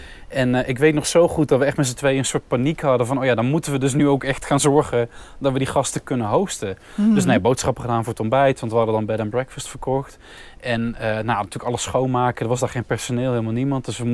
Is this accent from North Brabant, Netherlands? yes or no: yes; Bergen op Zoom, North Brabant, Netherlands; moved away as an adult; een bar in het stadscentrum van Bergen op Zoom waar ik vandaan kom